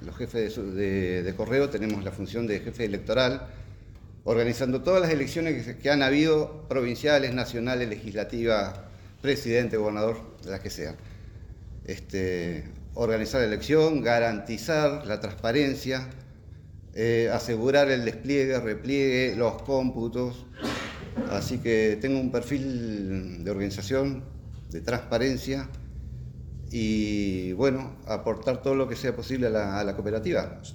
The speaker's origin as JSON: {"language": "Spanish", "town": "Zapala", "region": "Neuquén", "country": "Argentina", "tie": "born there", "said": "soy nacido acá en Zapala"}